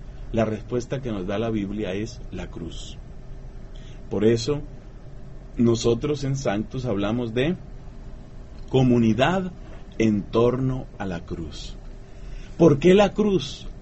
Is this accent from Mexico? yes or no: no; Colombia; Sanctus tiene una historia que empezó obviamente en mi país, empezó en Colombia, en la ciudad de Bogotá